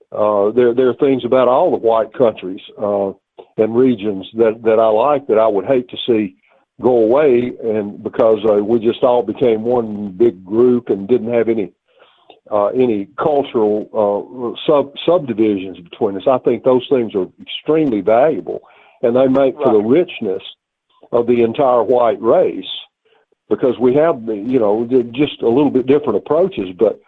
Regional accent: the South, United States; I'm a Southerner to the core, and I always will be.

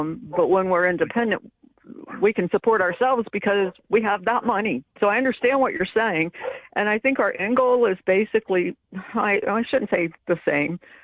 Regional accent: Southern US, United States; And yeah, I'm an American, but I'm a Southerner, and I fly the American flag upside down.

